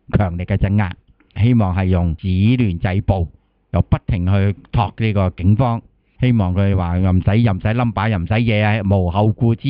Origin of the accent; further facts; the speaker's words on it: Hong Kong; 唉，我哋讲到呢度都系冇乜心情噶啦，都系作为一个香港人。